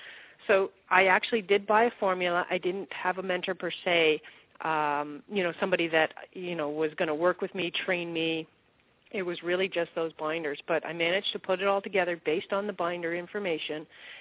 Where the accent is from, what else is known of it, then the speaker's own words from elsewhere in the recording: Toronto, Ontario, Canada; moved away as an adult; now in United States; all I was moving from Toronto down to the U.S. Once I said I was going to be an internet marketer, I flew back home to Canada. We sold our house. We moved down to the U.S.